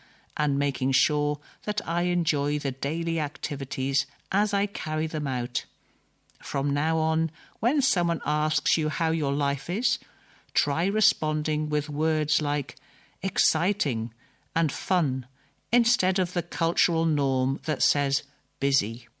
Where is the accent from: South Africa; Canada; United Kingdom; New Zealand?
New Zealand; now in Tokyo, Japan; Growing up in New Zealand, everything was always calm and slow. People enjoyed the tranquility of a slower pace of life. But after I moved to Tokyo and lived there for a number of years